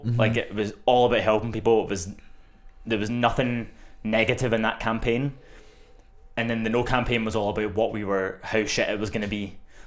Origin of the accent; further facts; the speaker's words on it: Scotland, United Kingdom; accent: Scottish; because of my Scottish accent and because when I'm passionate about something I get louder, people think that I'm really angry about these things